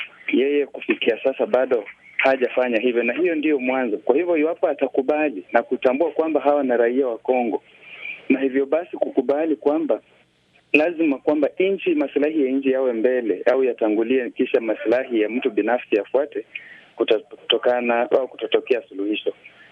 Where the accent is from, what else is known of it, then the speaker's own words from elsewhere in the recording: Nambale, Busia County, Kenya; natoka eneo la Nambale, gatuzi la Busia nchini Kenya.